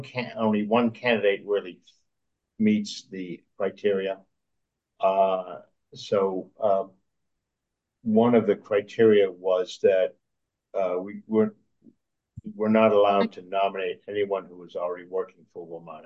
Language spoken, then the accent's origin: English; Maryland, United States; I'm from Montgomery County, so I don't have the credibility to speak for Prince George's County